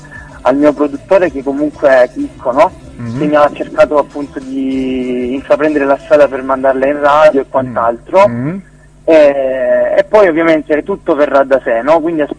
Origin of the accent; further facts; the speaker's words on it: Apulia, Italy; io sono di Lecce, un paesino vicino Lecce, si chiama. Sì, quindi ho il mare proprio a tre passi da me